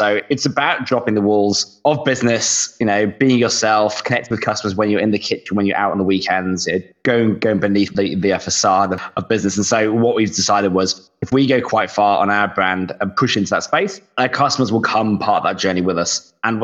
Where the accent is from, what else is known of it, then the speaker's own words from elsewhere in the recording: United Kingdom; moved away as an adult; now in Australia; So whether you can tell or not, I'm actually British, but I've done maybe 11 years in Australia now.